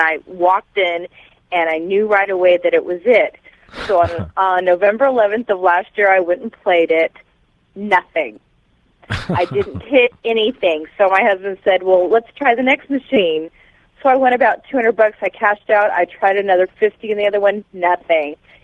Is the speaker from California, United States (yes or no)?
no; Las Vegas, Nevada, United States; I'm from Las Vegas, Nevada